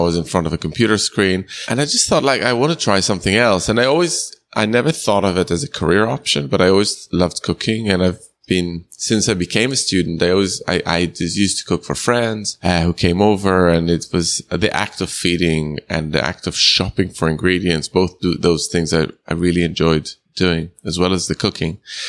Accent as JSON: {"language": "English", "town": "Jerusalem", "region": "Jerusalem District", "country": "Israel", "tie": "born or raised there", "said": "because I grew up in Jerusalem, obviously with the Palestinian community and various Jewish communities"}